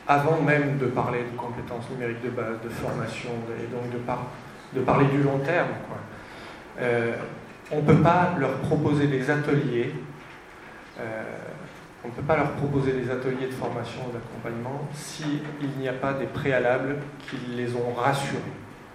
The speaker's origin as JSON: {"language": "French", "country": "France", "said": "parce que chez nous en France, je ne sais pas en Belgique ici"}